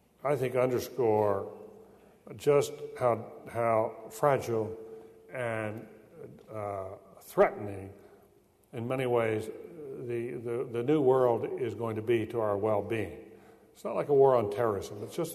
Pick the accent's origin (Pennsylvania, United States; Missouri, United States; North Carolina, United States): North Carolina, United States; I can tell you, I'm from North Carolina.